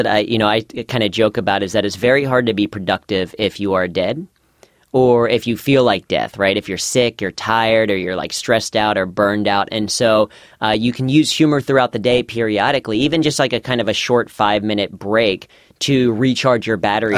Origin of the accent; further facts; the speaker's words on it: Mason, Ohio, United States; now in New York, United States; So I grew up in Mason, Ohio, and went to Princeton High School.